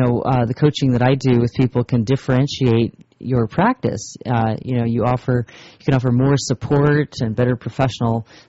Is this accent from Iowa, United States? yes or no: no; Santa Barbara, California, United States; I, I'm from Santa Barbara, so I told him that I could help him get on those.